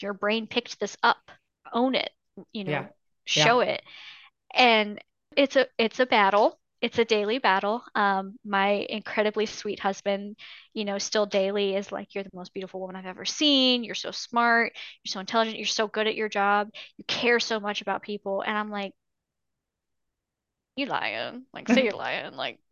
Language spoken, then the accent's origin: English; the South, United States; I'm from the South. We just take care of people.